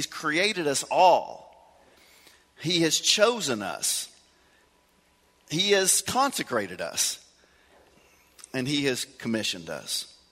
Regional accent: Middlesboro, Kentucky, United States; And I've already mentioned my hometown. I'm from Middlesboro, Kentucky. That's not Lexington or Louisville. That's not where people get educated. I'm from the backwater. That's Appalachian Mountains, backwater.

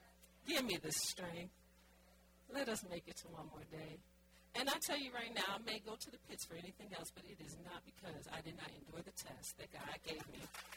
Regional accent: New Orleans, Louisiana, United States; I'm from New Orleans and I can't cook.

